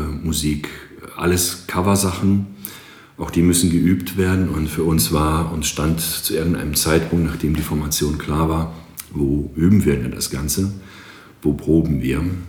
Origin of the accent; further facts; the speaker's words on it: Greece; now in Aachen, Germany; Bin heute 47 Jahre alt, somit eine längere Zeit in Deutschland und in Aachen, als ich jemals dann halt in meiner Heimat in Griechenland verlebt habe.